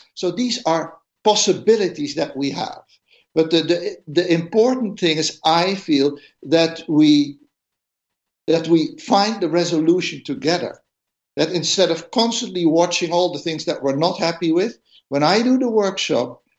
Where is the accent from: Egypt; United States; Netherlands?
Netherlands; English is a second language; I come from the Netherlands